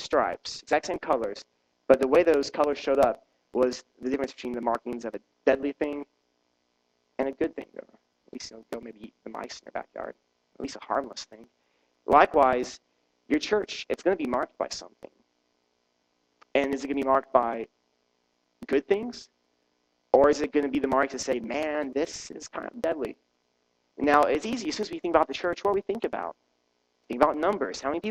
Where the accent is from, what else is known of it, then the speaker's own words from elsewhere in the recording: South Carolina, United States; I grew up in South Carolina for most of my childhood, and in the Lowcountry of South Carolina, it's very muggy, even muggier than this, surprise, a lot of marshland, and so we have snakes.